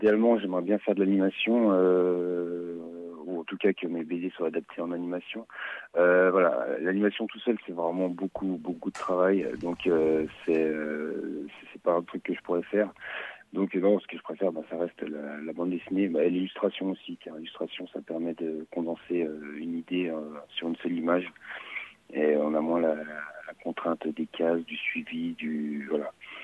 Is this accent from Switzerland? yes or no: no; Auvergne-Rhône-Alpes, France; Je suis de Haute-Savoie, ouais.